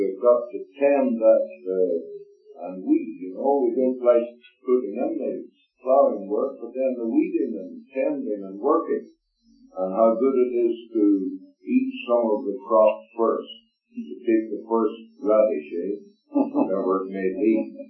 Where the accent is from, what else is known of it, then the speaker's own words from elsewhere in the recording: Canada; I'm a Canadian, of course.